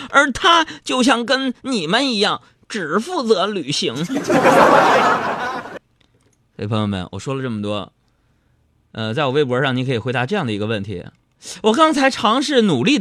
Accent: Northeast China, China; now in Beijing, China; 我是东北人，这个你们应该知道啊。从32年前来到地球上，我就降落在东北啊。在我们东北人看来啊，那么说去全国任何一个省市啊，对我们来说那都是南下。我来到北京之后啊

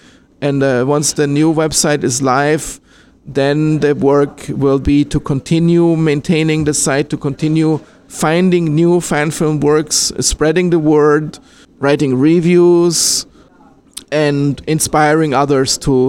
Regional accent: Austria; also born or lived in Germany / United States / New Zealand / Singapore; now in China; I am originally from Austria, but I have lived in Austria, in Germany, in other countries in Europe, in the United States. I've lived in New Zealand. I've lived in Singapore.

